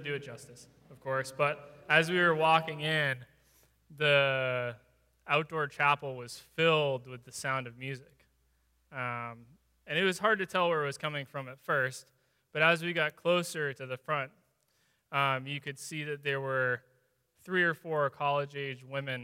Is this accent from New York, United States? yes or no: no; Maine, United States; It was freezing, and we're from Maine, and it was still cold.